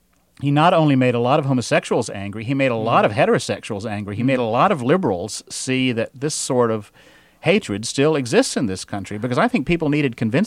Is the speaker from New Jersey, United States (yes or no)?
no; Raleigh, North Carolina, United States; Yeah, Raleigh's my hometown, and Terry and I marched in Raleigh's first Gay Pride parade about 4 years ago.